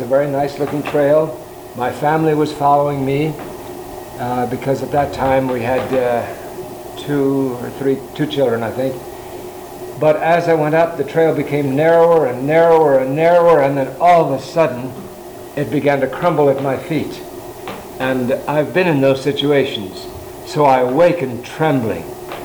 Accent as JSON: {"language": "English", "region": "California", "country": "United States", "tie": "born or raised there", "said": "I grew up in California. We used to climb Mount Lassen at 10,000 feet oftentimes"}